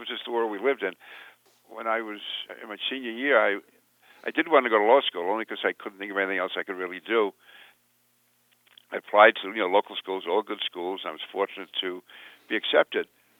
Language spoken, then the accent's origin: English; Queens, New York, United States; I grew up in Sunnyside, Queens, which was in basically Irish and Jewish enclave. It was almost entirely blue collar.